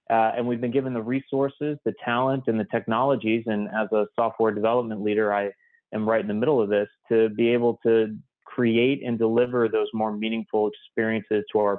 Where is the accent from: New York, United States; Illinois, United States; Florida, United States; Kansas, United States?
New York, United States; I grew up in the Northeast of New York. I went to school at Boston University